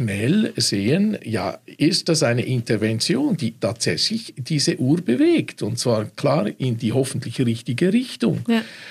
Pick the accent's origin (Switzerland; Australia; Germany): Switzerland; Etwas, das mich als Schweizer und auch als, ich esse gerne